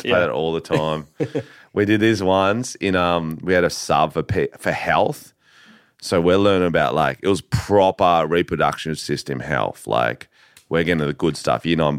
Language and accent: English; Australia; Like, I think it's weird growing up in Australia because, like, all your mates are funny. Everyone's funny.